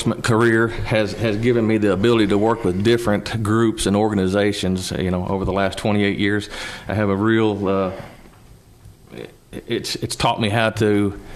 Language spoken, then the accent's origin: English; Mountain Home, United States; also born or lived in St. Louis; I was born in St. Louis, Missouri. Parents moved myself along with my two brothers and two sisters to Mountain Home in 1976. Graduated Mountain Home High School and remained here throughout.